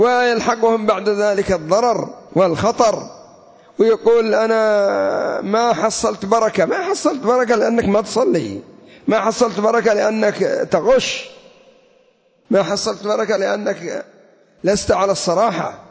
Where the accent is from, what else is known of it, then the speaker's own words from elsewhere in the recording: Yemen; أغلب الأثواب عندنا في اليمن يقول لك هذا ياباني